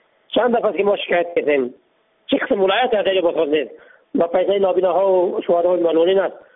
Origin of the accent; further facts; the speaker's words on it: Badakhshan, Afghanistan; ما از بدخشان هستیم